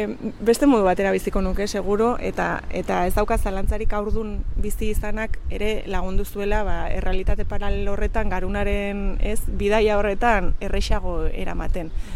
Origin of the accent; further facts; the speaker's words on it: San Sebastián, Basque Country, Spain; also born or lived in Bayonne; now in Zizurkil, Spain; Baionan jaio nintzen eta Donostian bizi izan naiz haurtzaro eta gaztaro guztian eta orain Zizurkilen bizi naiz.